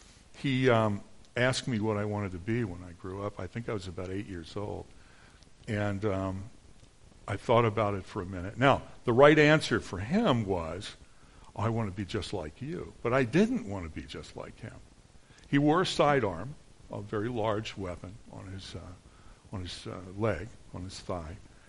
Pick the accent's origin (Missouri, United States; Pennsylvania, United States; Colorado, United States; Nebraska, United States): Pennsylvania, United States; Philadelphia; now in Lansing, United States; I'm not from Lansing. I'm from back east. I'm from Philadelphia. And I grew up in probably one of the most dysfunctional homes.